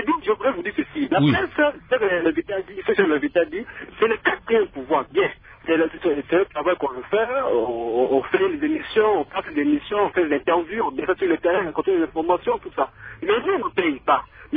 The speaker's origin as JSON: {"language": "French", "town": "Mbandaka", "region": "Équateur", "country": "DR Congo", "said": "Ici, chez nous, en Mbandaka, moi, je crois que je parle de chez nous"}